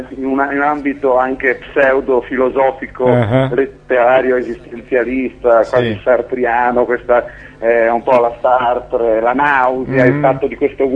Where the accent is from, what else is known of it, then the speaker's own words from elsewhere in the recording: Bologna, Emilia-Romagna, Italy; Io sono di Bologna, vengo da Bologna, in realtà abito ancora a Bologna e ci abiterò ancora, penso, per un po' di tempo. E finché non mi mandano via, ecco, finché non mi mandano via rimango a Bologna, perché mi piace rimanere a Bologna.